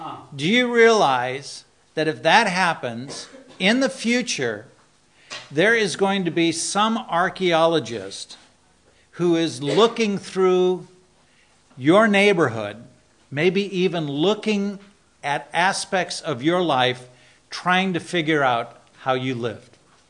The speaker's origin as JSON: {"language": "English", "country": "United States", "said": "this comes from my standpoint personally as an American."}